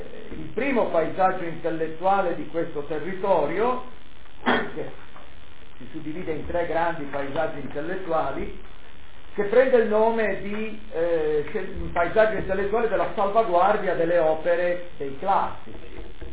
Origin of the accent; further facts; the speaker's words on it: Liguria, Italy; da me, che sono ligure, quindi molto oculato